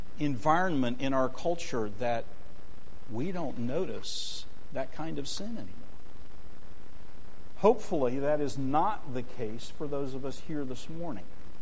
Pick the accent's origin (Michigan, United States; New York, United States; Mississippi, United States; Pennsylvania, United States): Pennsylvania, United States; Greensburg; I grew up in Greensburg, Pennsylvania, about two or three blocks from the train station.